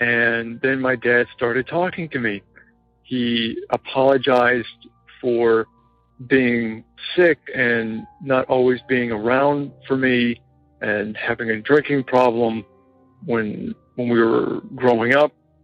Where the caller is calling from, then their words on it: New Jersey, United States; I'm calling from New Jersey.